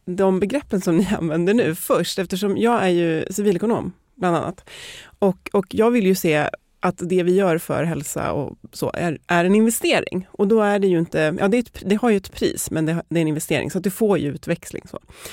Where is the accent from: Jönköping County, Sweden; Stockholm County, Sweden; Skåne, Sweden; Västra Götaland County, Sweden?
Stockholm County, Sweden; Järfälla; jag är uppväxt i Jakan, så att det är ännu längre ut.